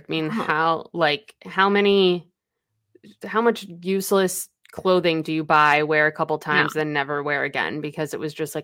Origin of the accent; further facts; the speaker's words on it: Boston, Massachusetts, United States; I'm from Boston.